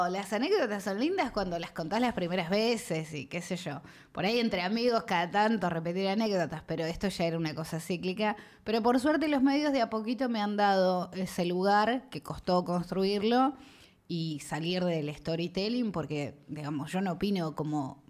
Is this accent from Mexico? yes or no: no; Bahía Blanca, Buenos Aires Province, Argentina; Soy de Bahía Blanca, una ciudad muy, muy conservadora, muy, muy militar, con muchas formas muy rigoristas. Me parezco más a Bahía Blanca de lo que pensaba, porque cuando me vine a Lamba me di cuenta que soy bastante bahiense.